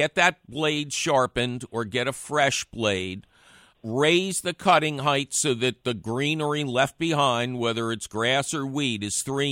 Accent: Philadelphia, Pennsylvania, United States; where I grew up in Bridge and Tarsdale in Philly, a little postage stamp lawn

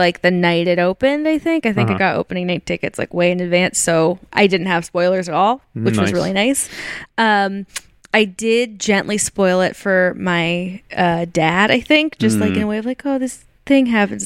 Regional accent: Atherton, California, United States; from Atherton, California.

